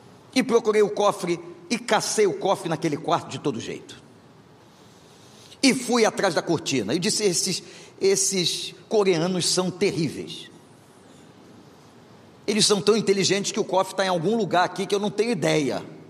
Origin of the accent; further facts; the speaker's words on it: Brazil; tem uma prática como brasileiro, você vai entender, ao chegar ao quarto, buscar o cofre